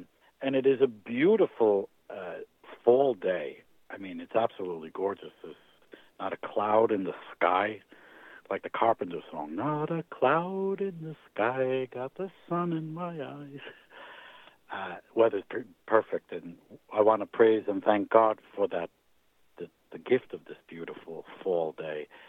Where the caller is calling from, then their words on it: New Jersey, United States; Kathleen is not here in the studio, and I am calling in from New Jersey.